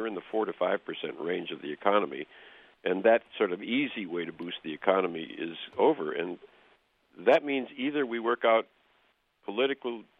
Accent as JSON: {"language": "English", "town": "Racine", "region": "Wisconsin", "country": "United States", "said": "I'm from Racine, Wisconsin, a kind of difficult, struggling industrial town just a little bit north of where you are. And I come out of the Wisconsin progressive tradition."}